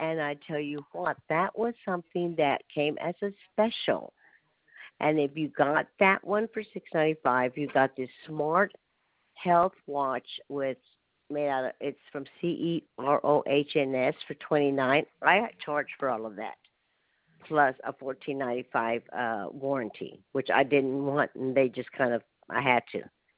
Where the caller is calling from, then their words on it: Austin, Texas, United States; I'm calling you from Austin, Texas.